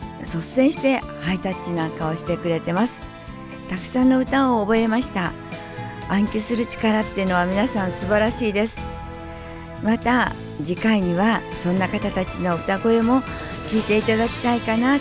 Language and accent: Japanese; Mie, Japan; 私は三重県出身で、